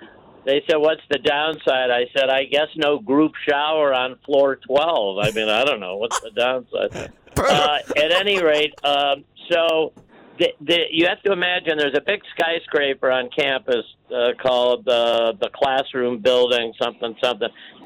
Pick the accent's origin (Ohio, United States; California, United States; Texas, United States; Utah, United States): Ohio, United States; Cleveland; So everyone by now not only nauseatingly knows I'm from Cleveland